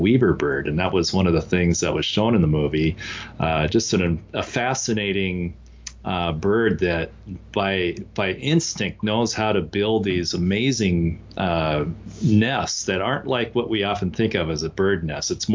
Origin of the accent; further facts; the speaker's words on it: Washington, United States; Of course, I'm biased because I'm from Eastern Washington, but just the Palouse area, the rolling hills